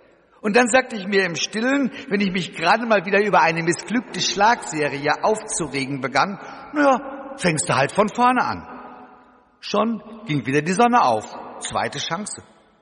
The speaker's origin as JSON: {"language": "German", "town": "Schmallenberg", "region": "North Rhine-Westphalia", "country": "Germany", "tie": "born or raised there", "said": "Als Jugendlicher bin ich in Schmallenberg im Sauerland aufgewachsen."}